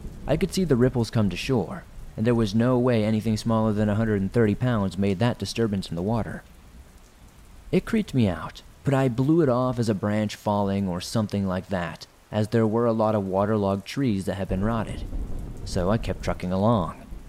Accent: South Africa; I'm from South Africa. I'm a 26-year-old female

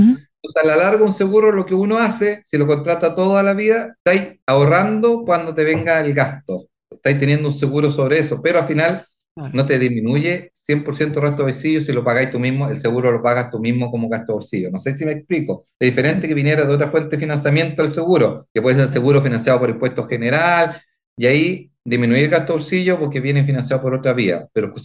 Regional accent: Chile; como chileno

